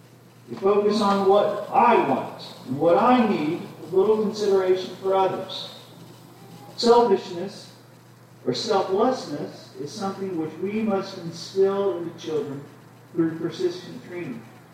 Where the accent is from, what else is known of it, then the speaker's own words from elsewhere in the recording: Iowa, United States; When I was growing up in Iowa … we were on the farm, he had pigs